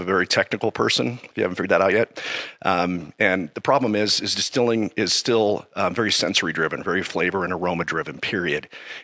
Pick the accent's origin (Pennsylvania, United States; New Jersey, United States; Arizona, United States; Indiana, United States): Arizona, United States; Phoenix; I think it's because I was raised in Phoenix. So our closest beach is actually in Mexico.